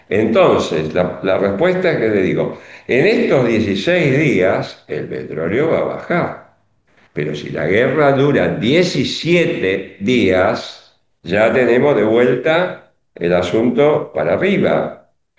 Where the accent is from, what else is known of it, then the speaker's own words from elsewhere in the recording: Argentina; Bueno, uno de los perjudicados somos los argentinos.